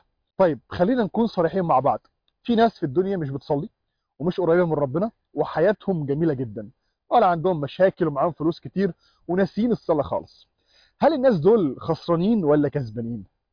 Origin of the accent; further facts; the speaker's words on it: Alexandria, Alexandria Governorate, Egypt; في الوقت ده أنا يومها بالليل رحت المسجد عندنا في اسكندرية